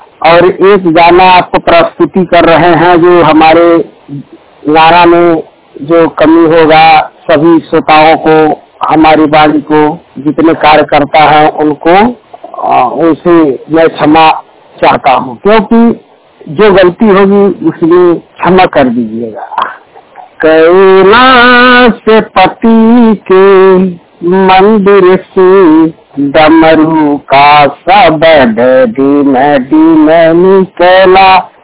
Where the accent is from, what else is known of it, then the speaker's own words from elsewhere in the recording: Ramgarh, Uttar Pradesh, India; ग्राम रमगढ़ और डबरूपुर जनपद महाराजगंज के निवासी हैं।